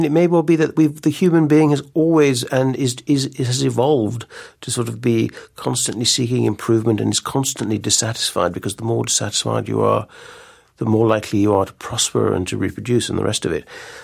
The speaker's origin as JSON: {"language": "English", "country": "Ireland", "tie": "born there", "said": "I grew up, I was born in Ireland. My mother's Turkish, mm-hmm. and my father's Irish."}